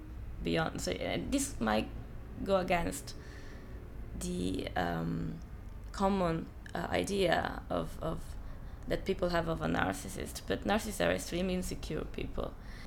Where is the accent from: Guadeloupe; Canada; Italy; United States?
Italy; Catania, Sicily; moved away as an adult; now in England; I was born in Catania, Sicily, on the 14th of June, 1973. That's actually where I come from. I moved to England back in August, 98.